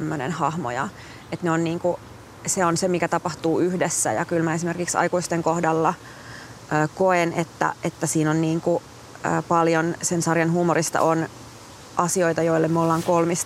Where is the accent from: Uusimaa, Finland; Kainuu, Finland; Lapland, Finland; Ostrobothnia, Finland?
Uusimaa, Finland; Hyvinkää; mä oon Hyvinkäältä kotoisin ja mä nuoruudessa tein sinne paljon teatteriadaptaatioita